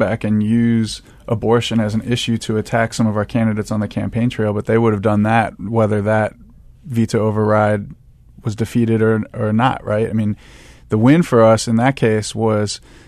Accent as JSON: {"language": "English", "town": "Cleveland", "region": "Ohio", "country": "United States", "tie": "born or raised there", "moved": "yes", "said": "The Browns ruined my childhood multiple times, three times"}